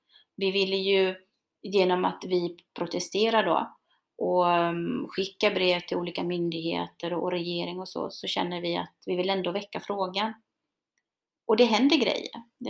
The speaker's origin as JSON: {"language": "Swedish", "country": "Chile", "lives_now": "Sweden", "said": "För det som har varit vår kritik då, som chilenare här i Sverige, det är att varken TV eller regeringen har uttalat sig."}